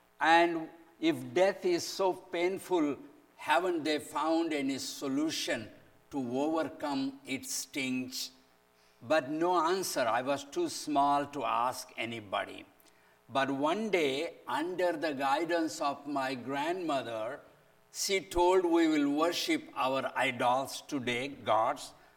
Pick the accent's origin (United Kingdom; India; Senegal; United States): India; English is a second language; As I mentioned that I come from Hindu background, caste Hindu background. I was born and brought up in a merchant family. My people are all merchants. They are almost called like Jews of India.